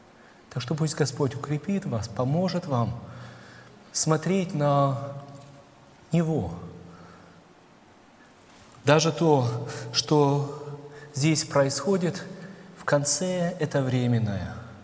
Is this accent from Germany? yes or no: yes; Germany; also born or lived in Kazakhstan; благодаря Сталину, мы оказались в Казахстане. Вот там я родился, вырос в Германии.